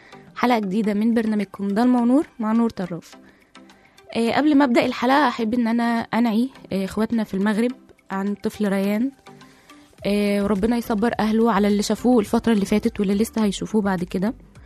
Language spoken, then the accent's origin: Arabic; Egypt; يعني مثلا احنا عندنا في مصر عادي جدا